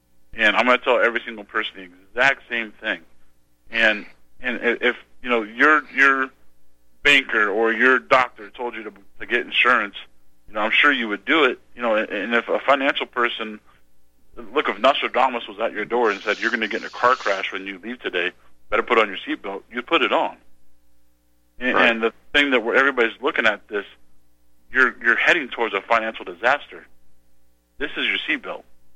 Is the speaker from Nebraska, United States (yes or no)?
yes; Nebraska, United States; You know, I'm from the Midwest. I'm from Nebraska. And I grew up on a farm